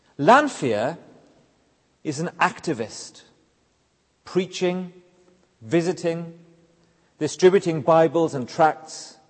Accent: Wales, United Kingdom; Growing up in South Wales, we were nurtured on talk of revivals.

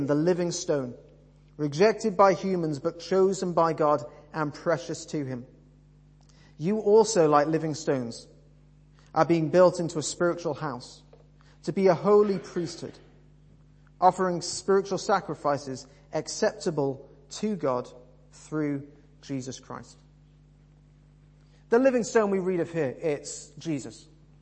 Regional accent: England, United Kingdom; When we first moved down to what we call the South, we're both from the Midlands, we were in York at the time

